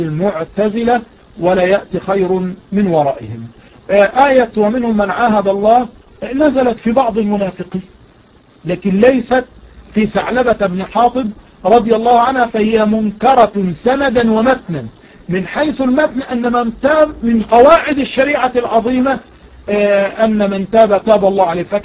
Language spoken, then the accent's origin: Arabic; Egypt; also born or lived in Yemen; وأنا عشت باليمن 15 عاما، فأنا يمني مصري، يعني أنا يمني مصري.